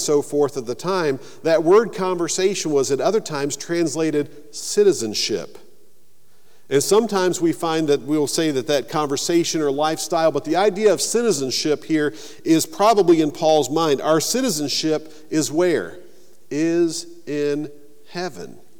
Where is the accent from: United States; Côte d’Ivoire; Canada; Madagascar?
United States; Now, for me, as an American, I have the little blue book that says United States of America, my passport.